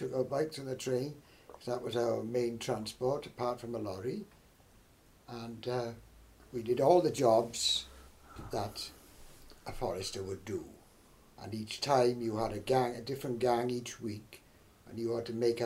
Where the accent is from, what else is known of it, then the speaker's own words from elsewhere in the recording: Newport, Wales, United Kingdom; miles from my hometown of Newport.